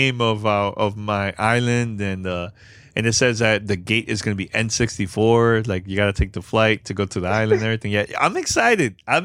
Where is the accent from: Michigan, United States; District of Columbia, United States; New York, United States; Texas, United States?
New York, United States; Bronx; I want to sit down with him and just talk about, you know, growing up in the Bronx, because he's from here, from New York